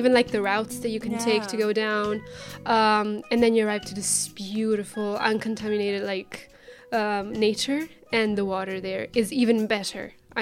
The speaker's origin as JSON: {"language": "English", "town": "Lecce", "region": "Apulia", "country": "Italy", "tie": "born or raised there", "second_language": "English", "said": "And I have already done a tour of my hometown and the places around my town to an Irish girl. So I already know what to show people. First of all, I would bring them to Lecce."}